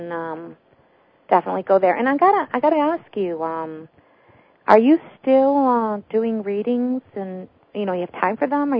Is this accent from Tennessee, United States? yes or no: no; Pennsylvania, United States; you also are going to be in my home state here in Pennsylvania